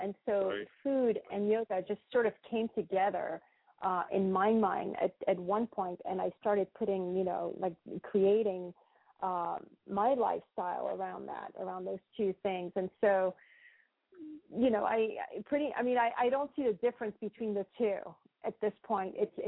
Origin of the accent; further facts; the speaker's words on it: Paris, Île-de-France, France; we had restaurants growing up in France, in Paris.